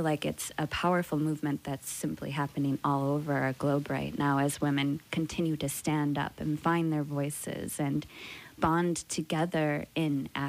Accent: Wisconsin, United States; growing up in Wisconsin, first of all, that instilled such a love of nature in me.

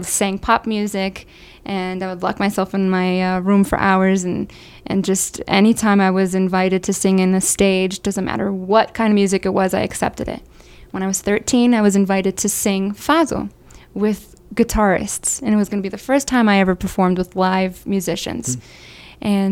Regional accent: New Jersey, United States; I was born and raised in New Jersey. We have a huge Portuguese community.

